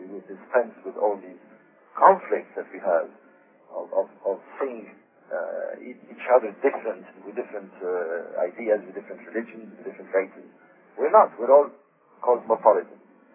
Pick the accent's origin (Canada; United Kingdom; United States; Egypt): Egypt; Alexandria, Alexandria Governorate; I come from Alexandria, by the way. I'm a native of Alexandria.